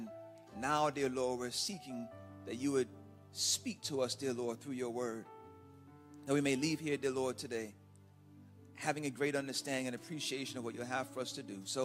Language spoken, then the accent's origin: English; Miami, Florida, United States; I'm from Miami.